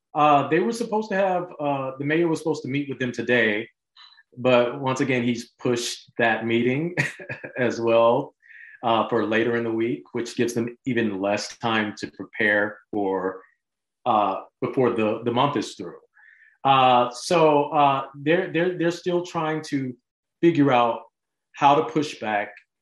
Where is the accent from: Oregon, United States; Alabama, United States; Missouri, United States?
Alabama, United States; Montgomery; you know, I grew up in Alabama, so we often think, oh, racism, that's the South. The first thing people ask me when I say I grew up in Montgomery, they're like, so what was that like?